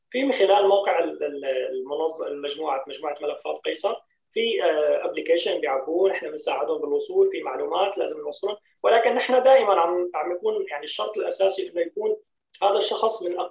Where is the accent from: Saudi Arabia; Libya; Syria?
Syria; هذا دورنا نحن هلا عم نلعبه كسوريين